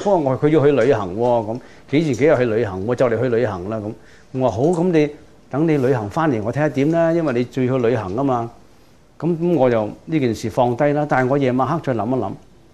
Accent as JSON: {"language": "Cantonese", "region": "Guangdong", "country": "China", "said": "我哋廣東人時常講呢句"}